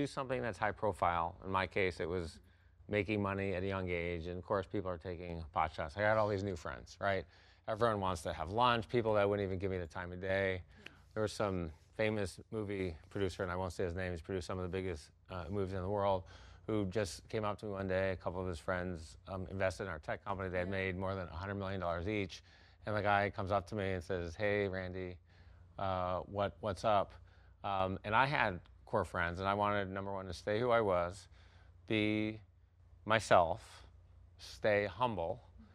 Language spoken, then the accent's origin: English; Detroit, Michigan, United States; now in Los Angeles, United States; I'm from Detroit, and there was a profile about this kid who grew up and was bullied, stuttered, and then he moved to Los Angeles.